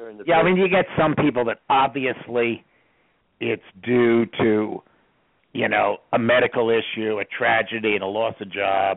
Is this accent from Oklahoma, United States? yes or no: no; Evansville, Indiana, United States; moved away; good enough to go see my hometown after not being there for 50 years. So in 2011, I visited Enzensville, Indiana